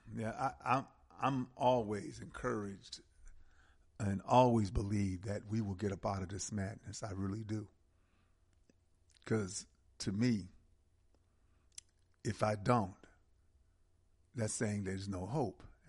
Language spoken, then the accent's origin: English; Georgia, United States; Our home here is in Georgia. I'm from Georgia.